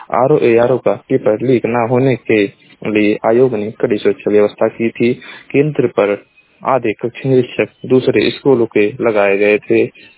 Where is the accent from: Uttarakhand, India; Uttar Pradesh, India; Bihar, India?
Uttar Pradesh, India; मैं जिला महाराजगंज का निवासी हूं।